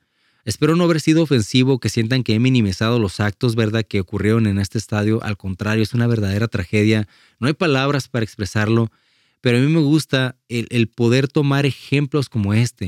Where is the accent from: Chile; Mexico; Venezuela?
Mexico; al menos como mexicanos corriosos, duros y fuertes, a veces solamente aprendemos a la mala